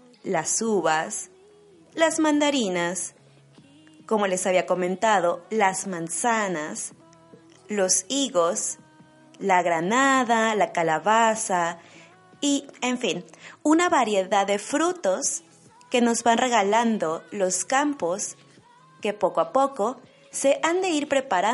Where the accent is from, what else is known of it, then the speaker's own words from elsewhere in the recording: Mexico; moved away as an adult; now in Germany; una mexicana viviendo en Alemania